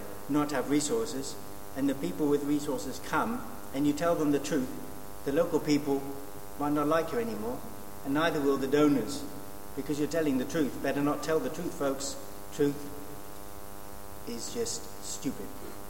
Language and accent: English; Norwich, East of England, United Kingdom; I'm from Norwich.